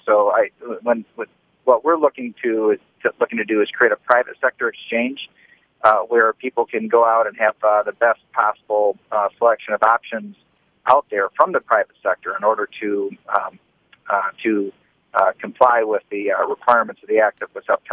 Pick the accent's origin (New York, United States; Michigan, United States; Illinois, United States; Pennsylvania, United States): Michigan, United States; Portland; I'm from Portland, so just right between Lansing and Grand Rapids